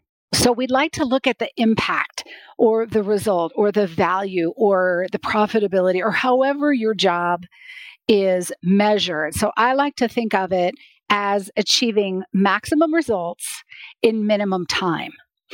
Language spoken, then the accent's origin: English; Colorado, United States; I grew up in the military, in a military family. My father is a retired colonel. So I was raised on the Air Force Academy